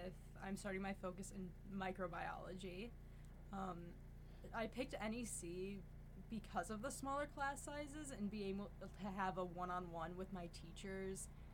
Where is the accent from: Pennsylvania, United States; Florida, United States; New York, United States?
New York, United States; New Hartford; I'm from New Hartford, New York, which is a small town outside of Utica.